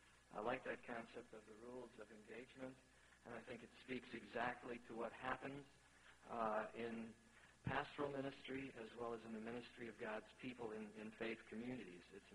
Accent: New York, United States; As a New Yorker and as one who has had really his entire pastoral ministry and adult life spent in one place.

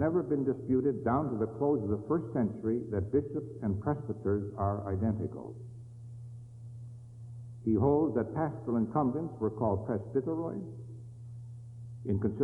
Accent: Milwaukee, Wisconsin, United States; some of us who had the good fortune of growing up in Milwaukee

